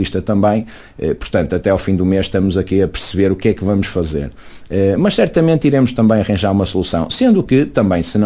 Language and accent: Portuguese; Senhora da Hora, Norte, Portugal; eu sou nascido e criado na Senhora da Hora e também conheço muita gente na Senhora da Hora e muita gente me conhece